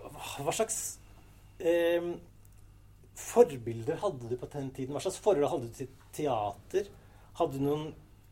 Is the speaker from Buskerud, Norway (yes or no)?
yes; Kongsberg, Buskerud, Norway; husker jeg at jeg satt hjemme i Kongsberg da, kanskje jeg var 18 år